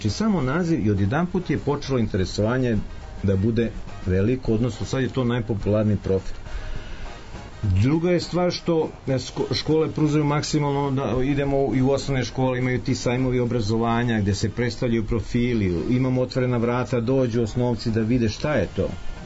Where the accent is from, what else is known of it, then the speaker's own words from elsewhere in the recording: Serbia; dobar dan, ja sam direktor iz Srbije